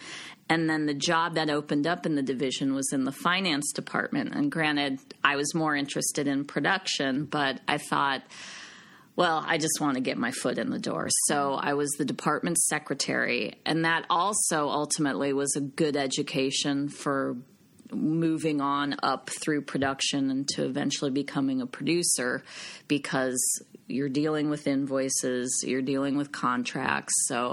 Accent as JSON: {"language": "English", "town": "Madison", "region": "Wisconsin", "country": "United States", "tie": "born or raised there", "lives_now": "Los Angeles, United States", "said": "I grew up in Wisconsin, in Madison, and I went to school at Northwestern outside Chicago"}